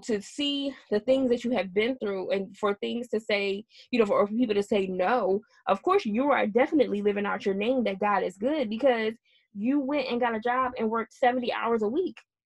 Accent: United States; born there; But I know as an American born citizen, there are things that we take for granted.

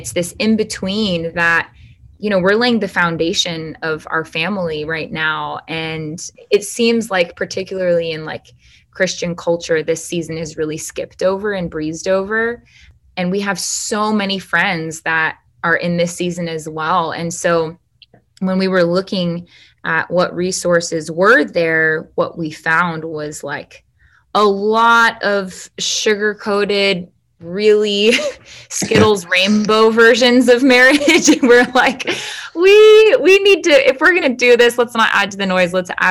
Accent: Los Angeles, California, United States; now in Nashville, United States; I should say it's been a wrestle for me since I moved to Nashville. You know, I grew up in the Los Angeles area

